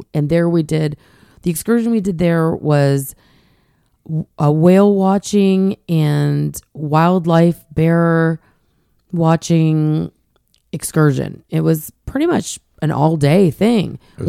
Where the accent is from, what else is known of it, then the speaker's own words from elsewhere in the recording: Charleston, South Carolina, United States; So we're from Charleston, South Carolina, and we're admittedly foodies, and we are spoiled by fabulous restaurants where we live.